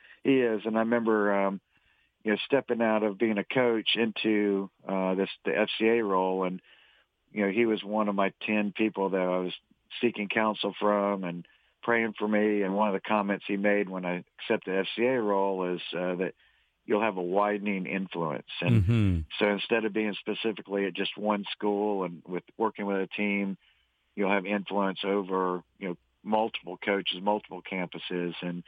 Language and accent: English; Orlando, Florida, United States; I'm actually from Orlando. Just not a lot of us.